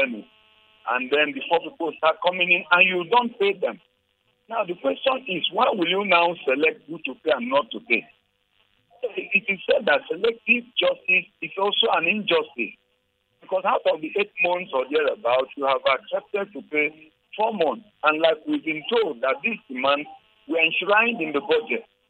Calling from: Jos, Plateau, Nigeria; I'm calling you from Jos.

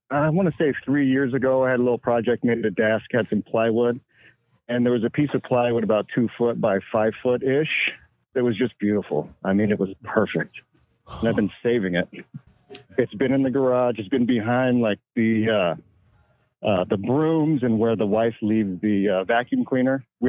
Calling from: Marina del Rey, California, United States; I'm in California. I'm currently in Marina Del Rey.

